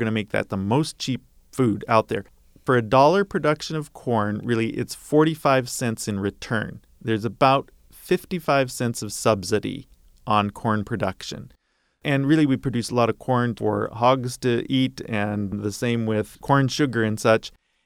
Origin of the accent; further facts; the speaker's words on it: Tacoma, Washington, United States; Well, in fact, when I grew up in Tacoma, we didn't lock our door.